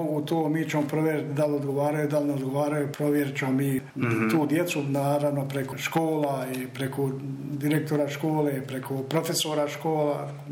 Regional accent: Brčko, Brčko District, Bosnia & Herzegovina; više puta pričamo mi njima kako je kod nas u Brčkom

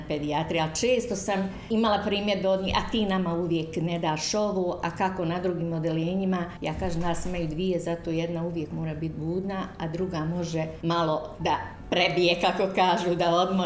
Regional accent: Tuzla, Federation of Bosnia and Herzegovina, Bosnia & Herzegovina; da li zbog tog što sam došla iz Tuzli, pa smetalo mnogima

